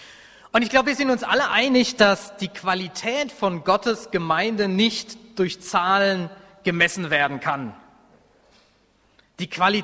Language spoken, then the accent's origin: German; Rhineland-Palatinate, Germany; Ich komme aus der Pfalz, das ist eine Weinregion. Ich komme aber aus der Hinterpfalz, da wächst kein Wein, da wächst nur Wald.